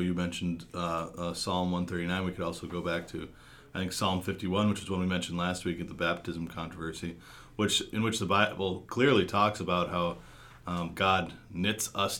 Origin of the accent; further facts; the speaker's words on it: Fond du Lac, Wisconsin, United States; where I grew up there in Fond du Lac too.